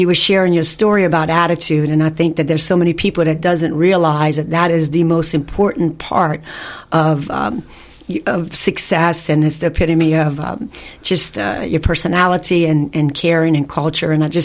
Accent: New Orleans, Louisiana, United States; I met my original partner, Dale Wamstead, who both of us were born and raised in New Orleans.

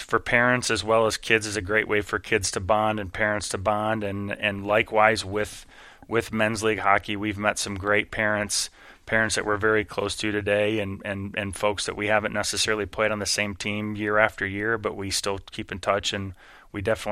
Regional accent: Naperville, Illinois, United States; growing up in Naperville, Illinois, and falling, you know, a definite passion for the game

